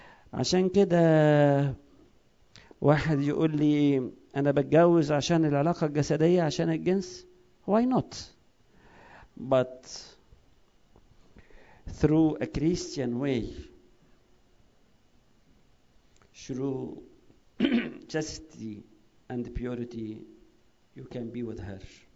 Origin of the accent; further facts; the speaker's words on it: Egypt; وإحنا كمصريين معذرة يعني قبل الجواز نتوزن بالكيلو وبعد الجواز نتوزن بالطن